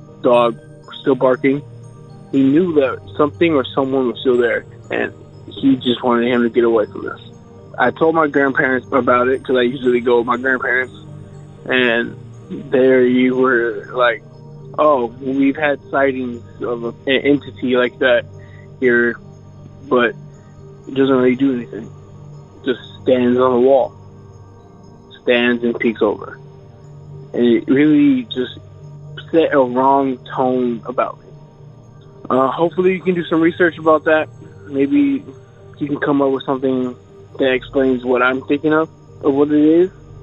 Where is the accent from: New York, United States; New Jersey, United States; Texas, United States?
Texas, United States; Dallas; Hello, I am from Dallas, Texas, but I would like to remain anonymous.